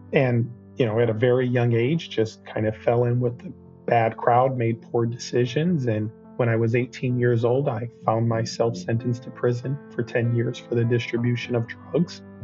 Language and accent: English; Milwaukee, Wisconsin, United States; born there; I was born in Milwaukee, Wisconsin, a great city.